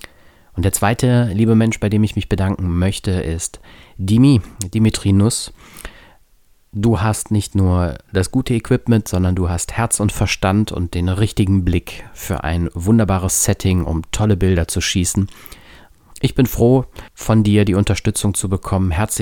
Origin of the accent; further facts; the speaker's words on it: Bad Honnef, North Rhine-Westphalia, Germany; dass ich bereits schon in frühen Jahren öfter mal zum Nachdenken und um Ruhe zu finden bei uns in Bad Honnef tatsächlich auf die Insel gegangen bin.